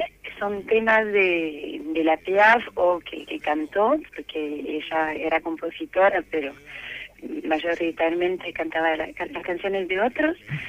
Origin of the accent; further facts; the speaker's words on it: France; Spanish is a second language; now in Argentina; Entonces tenía como ya una interrogación acerca de quién era yo como francesa. Yo no me defino como francesa. Capaz ahora me defino como francesa por vivir en Argentina